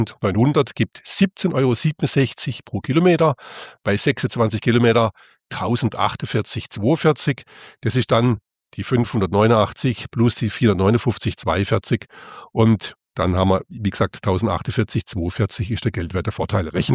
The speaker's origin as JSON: {"language": "German", "region": "Baden-Württemberg", "country": "Germany", "said": "Also ich bin ja Schwabe und ich gebe zu, super Spießer."}